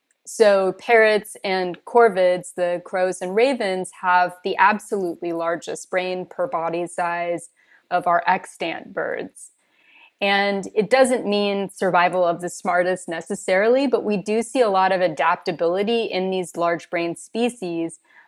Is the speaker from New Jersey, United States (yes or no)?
no; California, United States; And crows and ravens have been, where I grew up in California, have been expanding their range so enormously.